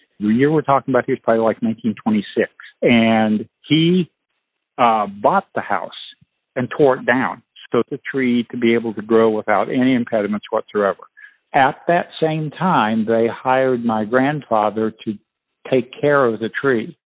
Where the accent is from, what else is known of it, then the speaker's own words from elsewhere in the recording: Peoria, Illinois, United States; born there; I was born in Peoria, Illinois.